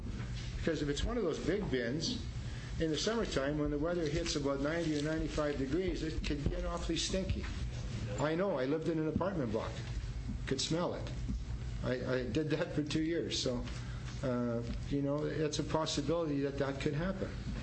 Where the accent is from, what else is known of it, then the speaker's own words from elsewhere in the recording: Winnipeg, Manitoba, Canada; Because I grew up in that area. I was born in Transcona.